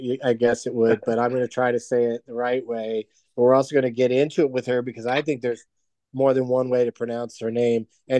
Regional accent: San Diego, California, United States; I stayed in an attic in Pasadena once because I grew up in San Diego

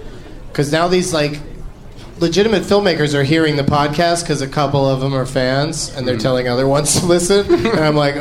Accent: Austin, Texas, United States; moved away as an adult; now in California, United States; I'm from Austin, Texas.

